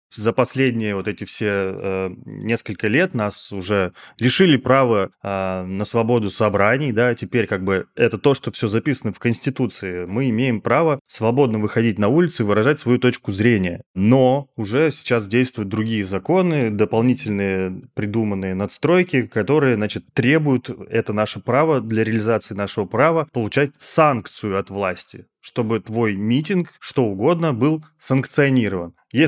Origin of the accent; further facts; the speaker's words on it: Russia; Че, парни, вы откуда? Мы говорим, из России.